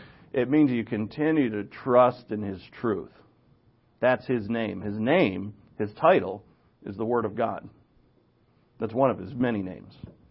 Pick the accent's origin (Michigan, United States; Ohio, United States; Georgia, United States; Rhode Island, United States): Rhode Island, United States; I grew up in Rhode Island.